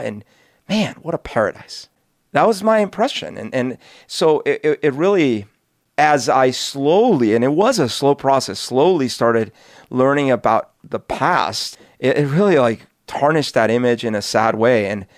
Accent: Bogotá, Colombia; English is a second language; now in United States; growing up in Bogota, I always idolized the U.S., because all I saw was like the little 80s window.

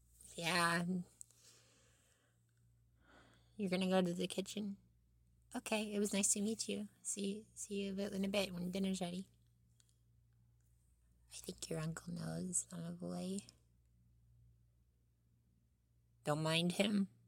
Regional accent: United States; Oh, well, I was born here. I'm American, but my family makes them differently.

